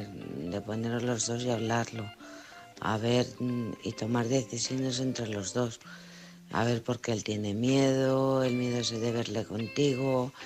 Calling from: Alcorcón, Community of Madrid, Spain; de Alcorcón.

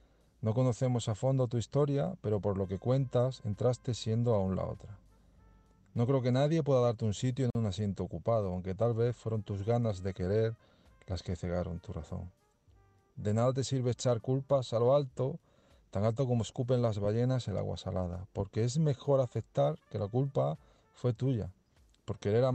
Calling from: Salamanca, Castile and León, Spain; corresponsal de Salamanca

